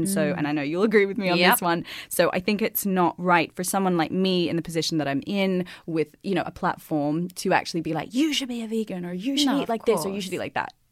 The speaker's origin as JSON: {"language": "English", "country": "Australia", "accent": "Australian", "said": "Okay, so I will say that the less pants, more plants in my Aussie accent."}